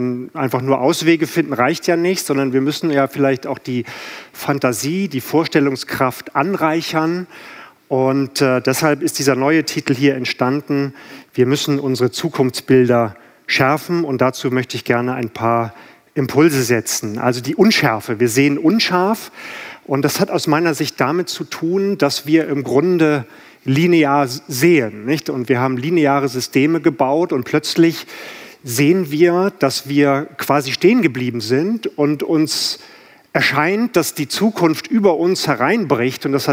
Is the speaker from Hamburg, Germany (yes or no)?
yes; Hamburg, Germany; Ich komme aus Hamburg.